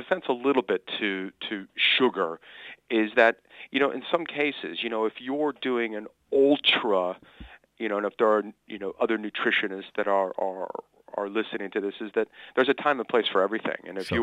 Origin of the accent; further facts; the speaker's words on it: Chicago, Illinois, United States; I'm from Chicago, Illinois, in the upper great Midwest of America. And I went to school in Florida.